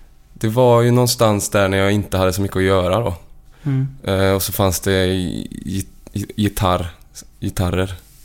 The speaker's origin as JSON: {"language": "Swedish", "town": "Uddevalla", "region": "Västra Götaland County", "country": "Sweden", "tie": "born or raised there", "said": "Jag växte upp i Uddevalla i ett höghus första 4 åren på Skogslyckan. Och gatan hette Östavindsvägen."}